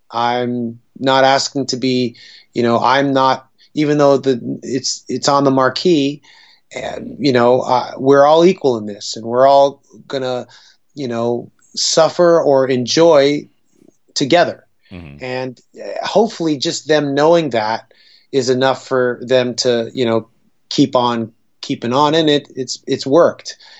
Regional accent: Toronto, Ontario, Canada; Yeah, I'm born and raised in Toronto, yes.

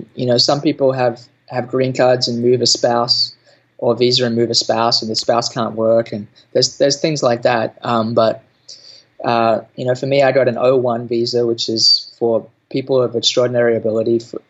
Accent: Temerog, New South Wales, Australia; I grew up in Temerog, New South Wales, Australia, which you can Google, and it's about 30 minutes outside of Kempsey, which is considered one of the more socially disadvantaged areas in the east coast of Australia.

